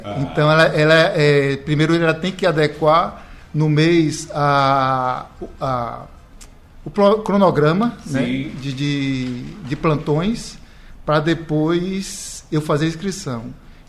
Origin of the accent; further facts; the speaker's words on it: Ilhéus, Bahia, Brazil; é falar que eu sou de Ilhéus e fazer o convite.